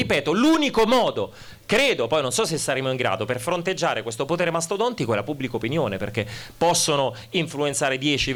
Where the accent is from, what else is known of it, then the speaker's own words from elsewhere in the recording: Rome, Lazio, Italy; Io sono di Roma e mi è capitato per questioni personali visitare recentemente un pronto soccorso